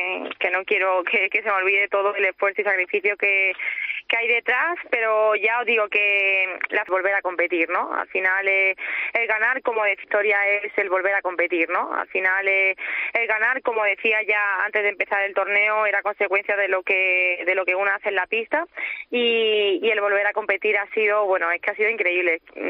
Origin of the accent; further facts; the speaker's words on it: Spain; aquí en Madrid, en mi país, con toda mi gente